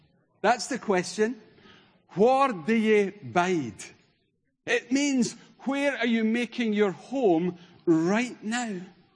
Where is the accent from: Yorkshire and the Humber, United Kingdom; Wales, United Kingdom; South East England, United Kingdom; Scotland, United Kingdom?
Scotland, United Kingdom; Denny; now in Kirkintilloch, United Kingdom; Well, a little village called Denny. Today? Kirkintilloch. Generally? Scotland.